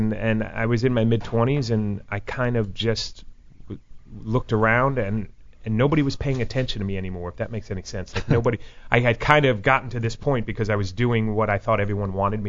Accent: New Jersey, United States; growing up in Jersey, it's about 45 minutes from Broadway, from Manhattan

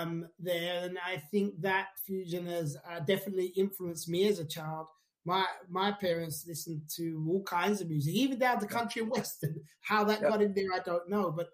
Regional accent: United Kingdom; born there; So my parents, I was born in the UK.

